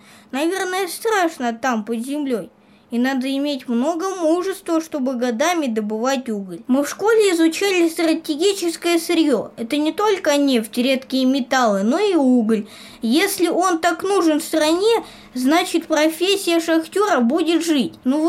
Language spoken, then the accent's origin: Russian; Prokopyevsk, Kemerovo Oblast, Russia; У моего родного города не очень долгая жизнь. Всего 75 лет. Но она богата людьми и событиями. Прокопьевск называют черной жемчужиной Кузбасс.